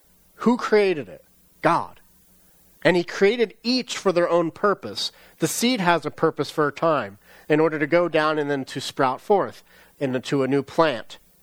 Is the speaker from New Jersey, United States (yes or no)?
yes; New Jersey, United States; I'd never been up to Maine. I'm from Jersey. I'm a Jersey boy, right?